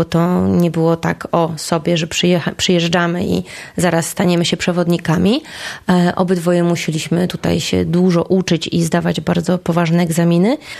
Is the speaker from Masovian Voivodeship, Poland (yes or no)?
no; Szczecin, West Pomeranian Voivodeship, Poland; now in Tenerife, Spain; Jestem ze Szczecina i w Szczecinie zawsze szaro-buro, pochmurno, wilgotno.